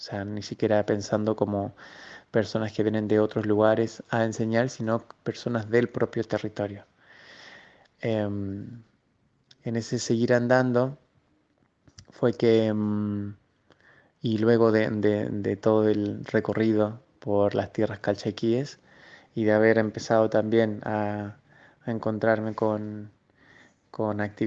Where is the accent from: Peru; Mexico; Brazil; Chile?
Chile; moved away; yo hace 4 años que salí de Gulumapu, de Chile.